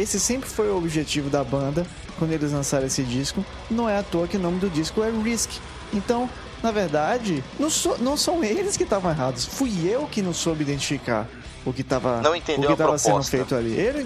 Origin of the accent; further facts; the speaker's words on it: Bahia, Brazil; Eu sou baiano, né?